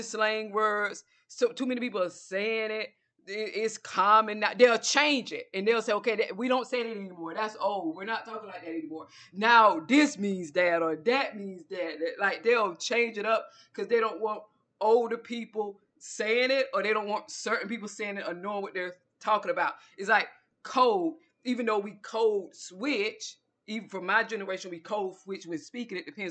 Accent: the South, United States; When we're talking to our parents and we're from the South, we speak a dialect and they're speaking a dialect to them.

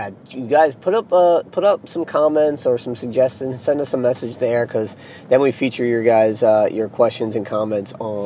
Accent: Waldorf, Maryland, United States; We are coming to you from sunny Maryland, Waldorf, Maryland, my hometown.

